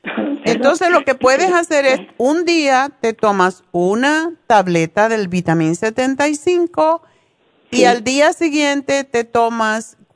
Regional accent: Cuba; La puedes comer, es un tubérculo, como en cubano le decimos una vianda.

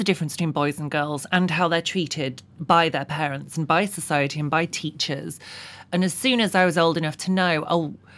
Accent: Bradford, Yorkshire and the Humber, United Kingdom; I grew up in Bradford, West Yorkshire, which is now better known as where … comes from.

